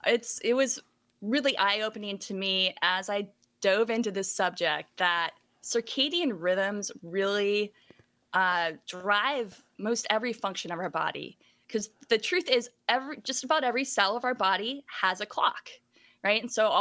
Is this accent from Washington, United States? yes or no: yes; Seattle, Washington, United States; born or raised there